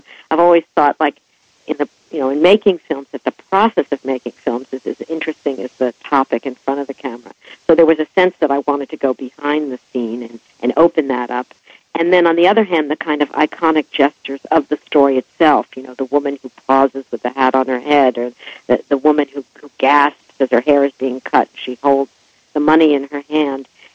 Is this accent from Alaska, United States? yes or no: no; New Jersey, United States; And I'm actually from North Jersey, and this footage is all from North Jersey, so it had a particular resonance for me.